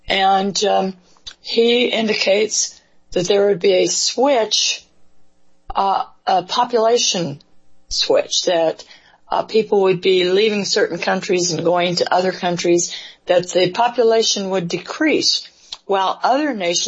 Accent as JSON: {"language": "English", "town": "Sacramento", "region": "California", "country": "United States", "tie": "born or raised there", "said": "Which breaks my heart, because I grew up in Sacramento, as you did."}